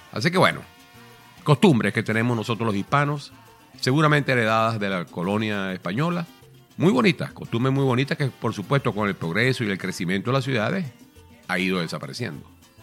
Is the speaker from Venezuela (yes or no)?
yes; Maracaibo, Zulia, Venezuela; en mi tierra natal, el estado Zulia, Venezuela, en Maracaibo en particular